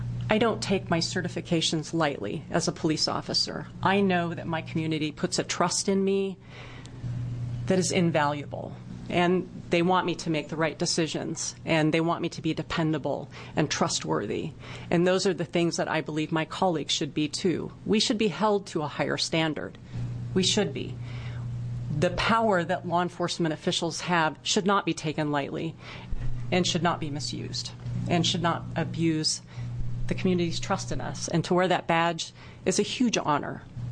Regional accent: Bend, Oregon, United States; I come to you from Bend, Oregon today. I'm very fortunate to grow up in Bend at a time when the population was 10,000 people

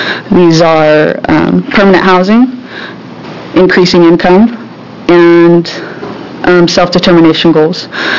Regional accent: Springfield, Oregon, United States; I grew up in Springfield, and I'm an Army veteran myself.

